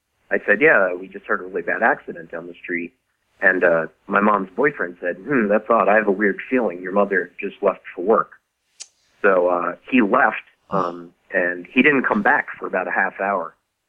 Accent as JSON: {"language": "English", "town": "Croydon", "region": "Pennsylvania", "country": "United States", "tie": "born or raised there", "said": "Okay, well, I grew up in Croydon, Pennsylvania, which is a few miles northeast of Philadelphia. Croydon was like a pretty much blue-collar, lower-income, white neighborhood."}